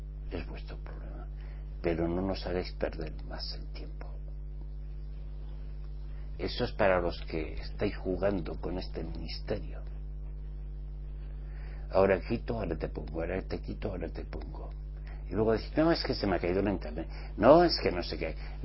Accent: Spain; yo siempre me he puesto en el horario latino y soy español.

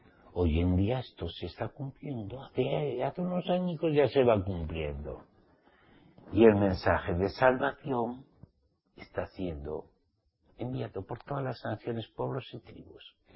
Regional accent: Spain; mi pueblo, España

